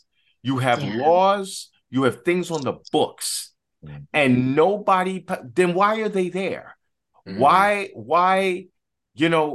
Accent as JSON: {"language": "English", "region": "New York", "country": "United States", "said": "the haunting thing that I remember as a New Yorker, 9/11"}